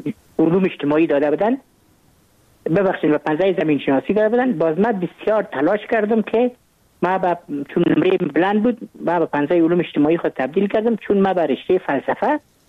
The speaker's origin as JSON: {"language": "Persian", "region": "Kabul", "country": "Afghanistan", "tie": "born there", "said": "من متولد کابل هستم و کابل هستم، در نای اول کابل تولد شدیم."}